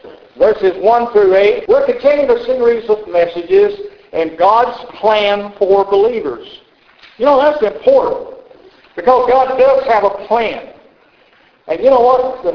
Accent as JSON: {"language": "English", "region": "the South", "country": "United States", "said": "I always make a comment here because I'm a Southerner and I say you all"}